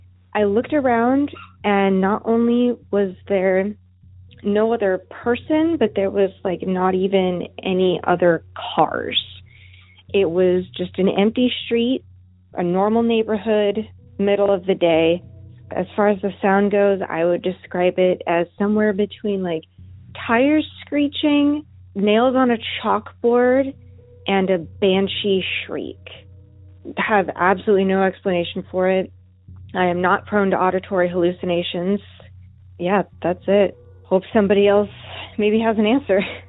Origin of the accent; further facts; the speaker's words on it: California, United States; I'm from California.